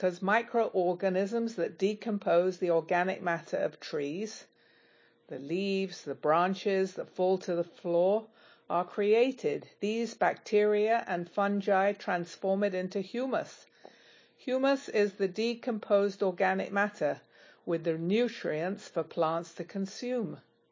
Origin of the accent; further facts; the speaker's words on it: Canada; I'm from Canada